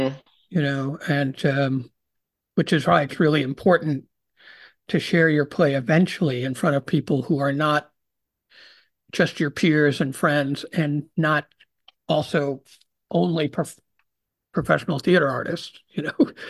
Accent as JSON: {"language": "English", "town": "Rochester", "country": "United States", "tie": "born or raised there", "said": "for me, I grew up in Rochester."}